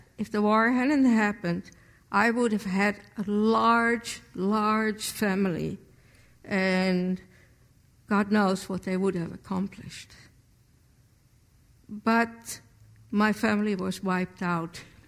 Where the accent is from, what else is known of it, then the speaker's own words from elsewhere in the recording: Netherlands; When I speak or meet people and I say I am from Holland